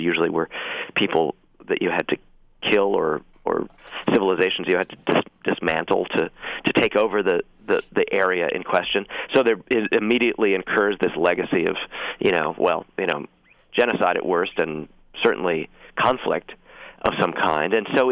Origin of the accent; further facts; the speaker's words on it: East Coast, United States; because I'm from the East, and I still find a lot of this territory really completely unsettling.